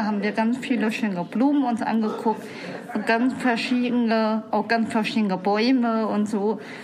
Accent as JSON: {"language": "German", "region": "Berlin", "country": "Germany", "said": "Ich komme aus Berlin"}